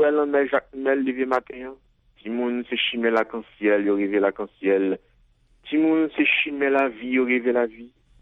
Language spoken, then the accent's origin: French; Haiti; first language Haitian Creole; French is a second language; Et c'est une langue qui permet tout exprimer en tant que créole, en tant qu'haïtien. Là, l'écrit en créole, c'est que ma connexion permanente avec la réalité haïtienne